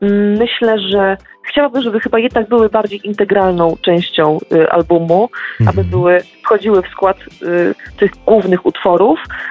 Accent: Lesser Poland, Poland; postanowiłam, tak jak powiedziałeś, wrócić do korzeni na Podhale. Pochodzę z Podhala i ta muzyka tradycyjna, muzyka góralska zawsze gdzieś w duszy mi grała

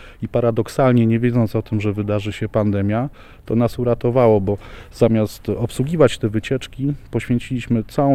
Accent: Kraków, Lesser Poland, Poland; also born or lived in Warsaw

